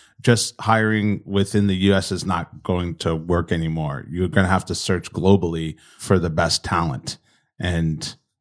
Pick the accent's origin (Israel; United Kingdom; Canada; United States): United States; Indiana; And I grew up in Indiana in the Midwest here